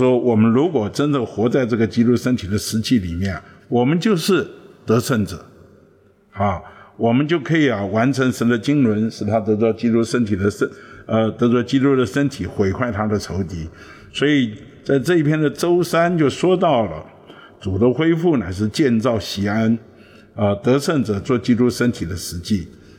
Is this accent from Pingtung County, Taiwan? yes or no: no; Beitou, Taipei, Taiwan; 我们从小我们在北投长大，那北投嘛也没什么好的，以前早年叫风化区，后来啊感谢主变成风景区啊。